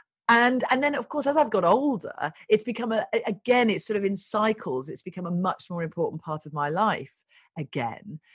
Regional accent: East Midlands, United Kingdom; I grew up in Rutland, which is this tiny little county bordering Leicestershire. I grew up in a house in a tiny little village.

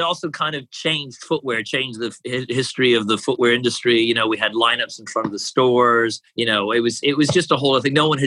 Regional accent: Canada; oh, I'm Canadian.

